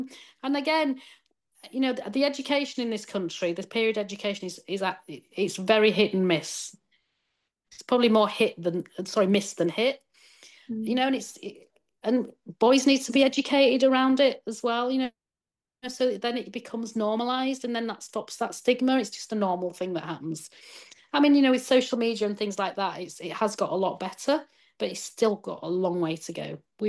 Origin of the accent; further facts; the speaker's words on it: Leeds, Yorkshire and the Humber, United Kingdom; No, God hasn't sent me. I come from Leeds, you know.